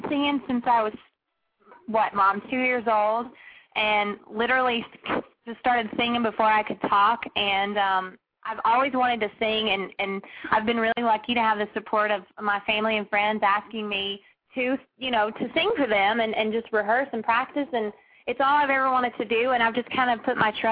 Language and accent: English; Georgia, United States; all the other songs on there are about my life growing up in Georgia and my siblings and my single life.